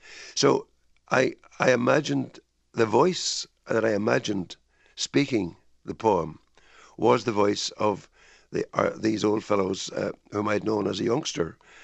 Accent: Ireland; Actually, as an Irish student in Belfast in the late 1950s, I studied Beowulf for my English literature BA.

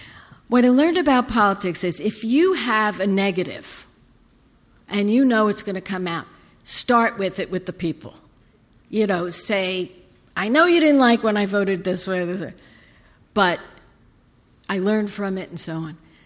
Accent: Brooklyn, New York, United States; I'm an ordinary kid. I grew up in Brooklyn.

